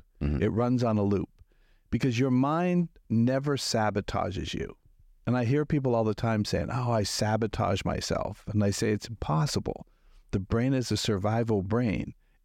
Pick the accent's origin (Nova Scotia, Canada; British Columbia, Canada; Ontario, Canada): Ontario, Canada; Toronto; now in Florida, United States; So I'm originally from Canada, Toronto, yeah. Moved down to Florida over 30 years ago.